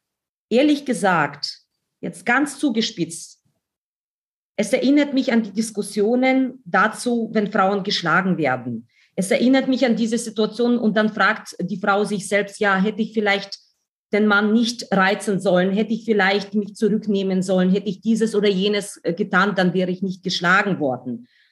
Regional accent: Ukraine; ich komme aus der Ukraine

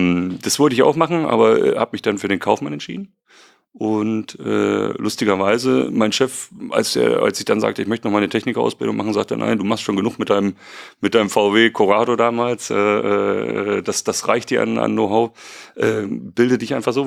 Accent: Leipzig, Saxony, Germany; born there; also born or lived in Hamm; ich bin geboren in Leipzig. Ja, komme also aus einem ganz standardmäßigen Haushalt, Handwerker, mein Vater ist Handwerker, meine Mutter, Familie, wir haben gelebt in Leipzig, sind dann letztendlich hier nach Hamm gezogen

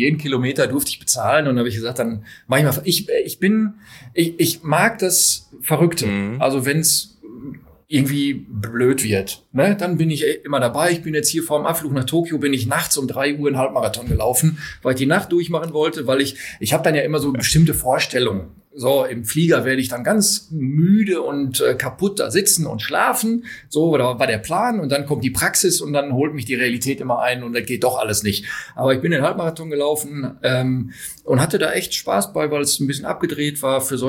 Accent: Dortmund, North Rhine-Westphalia, Germany; nicht gebürtig, ich komme aus Dortmund

